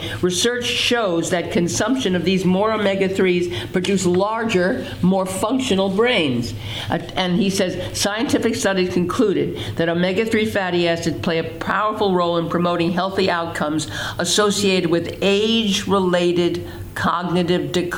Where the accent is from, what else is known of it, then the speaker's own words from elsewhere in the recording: Brooklyn, New York, United States; born there; And listen, I was born in Brooklyn. When people born in Brooklyn talk, they raise their voice and they project.